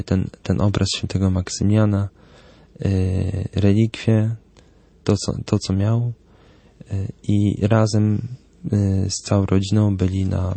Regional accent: Lublin, Lublin Voivodeship, Poland; My jesteśmy z Lublina, więc do Gdyni trochę daleko. W sensie ja, bo jak to się okazało, moja małżonka jest z Gdyni.

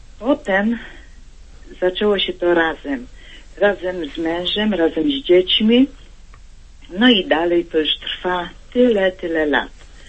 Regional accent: Silesian Voivodeship, Poland; my na Śląsku byliśmy w szczęśliw

